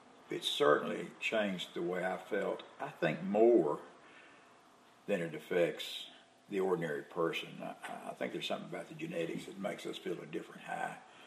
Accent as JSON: {"language": "English", "town": "Rome", "region": "Georgia", "country": "United States", "tie": "born there", "said": "I was born in Rome, Georgia, 1940. One of six children."}